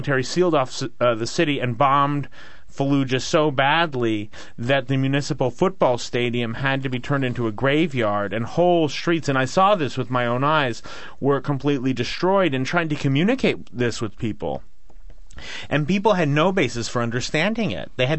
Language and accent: English; San Francisco, California, United States; I mean, I grew up in San Francisco. I can't afford to buy a house in San Francisco.